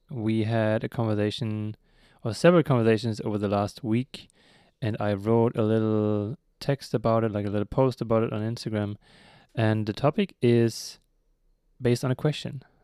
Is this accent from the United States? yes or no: no; Germany; so I'm from Germany, from a really small town with like 50,000 people living there.